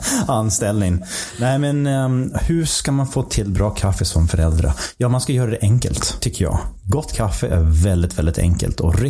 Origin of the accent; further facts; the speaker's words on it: Michigan, United States; Swedish is a second language; moved away as an adult; also born or lived in Wisconsin; now in Sweden; Jag kommer från norra USA. Har mina rötter, jag växte upp eller föddes i norra Michigan, växte upp där och sen har jag även bott många år i Wisconsin, så granndelstaten kan man säga.